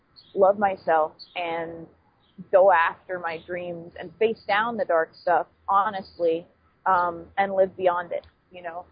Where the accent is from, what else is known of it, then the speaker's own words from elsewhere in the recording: New York, United States; I'm a New Yorker, but I have Pennsylvania, and I just have, I don't know, some kind of weird kindred spirit thing going on.